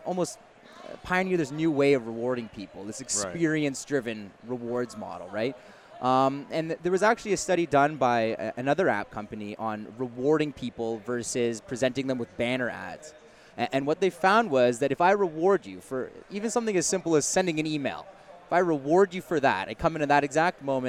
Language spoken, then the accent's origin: English; Toronto, Ontario, Canada; I'm from Toronto, Canada, and I founded a tech startup called Life Points.